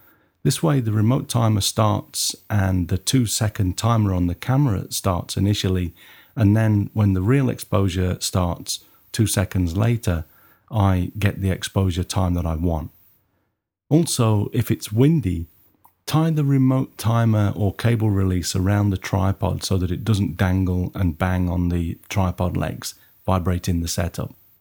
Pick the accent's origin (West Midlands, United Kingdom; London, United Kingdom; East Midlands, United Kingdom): East Midlands, United Kingdom; Nottingham; accent: Nottingham; that's B-U-L-B for those of you that are having problems with my Nottingham accent